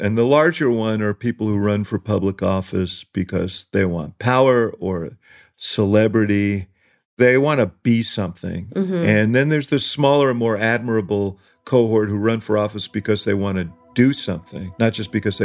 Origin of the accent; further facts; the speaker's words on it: New York, United States; I grew up in Stuyvesant Town, New York. Now it's like luxury rental. Then it was an austere housing development built for returning war veterans.